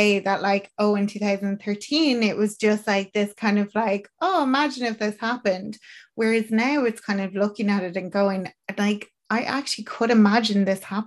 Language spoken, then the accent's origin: English; Ireland; I suppose as Irish people, a lot of our like ancestors would have gone to America